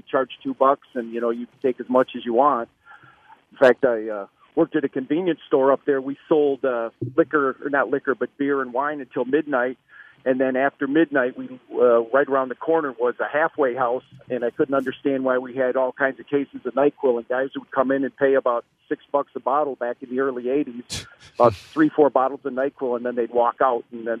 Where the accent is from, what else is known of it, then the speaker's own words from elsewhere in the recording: Wisconsin, United States; I live in Louisiana now, so I can buy liquor at any time I want. But I grew up in Wisconsin